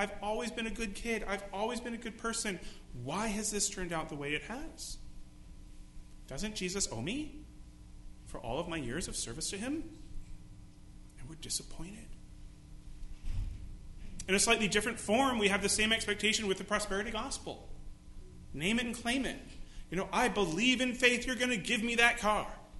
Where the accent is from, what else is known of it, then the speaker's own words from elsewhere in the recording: United States; My family's in the States. You know, we're American.